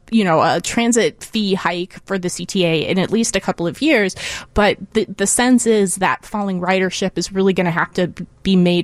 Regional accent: Chicago, Illinois, United States; as a Chicagoan, it was just such an honor to have it here

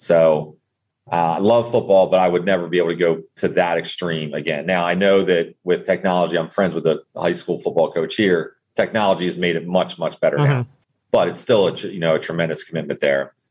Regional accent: Wilmington, Delaware, United States; When I was a kid, my dad was, I grew up in Wilmington, Delaware, and my dad was athletic director for the CYO program at my school.

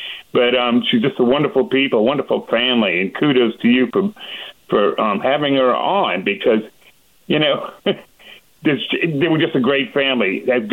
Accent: Louisiana, United States; a good friend of mine, Mary Beth Romig, who I grew up with in Lakeview. I went to St. Dominic's School with her and her siblings and her cousins.

